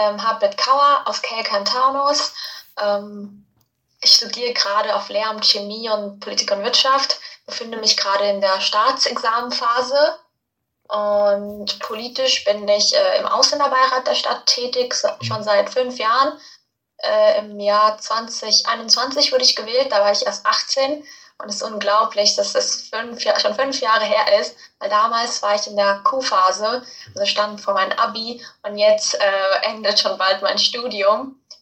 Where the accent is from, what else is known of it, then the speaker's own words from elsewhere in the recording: Punjab, India; first language Punjabi; German is a second language; Und Punjabi, meine Muttersprache, wird nur in dem Bundesland gesprochen.